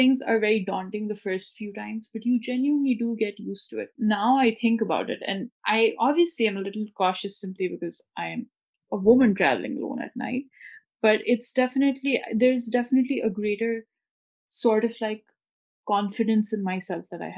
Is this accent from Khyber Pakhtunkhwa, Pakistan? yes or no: no; Lahore, Punjab, Pakistan; So, you know, I grew up in Lahore